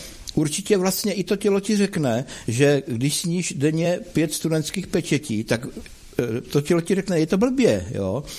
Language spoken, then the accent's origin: Czech; Moravia, Czechia; to se říká tak u nás na Moravě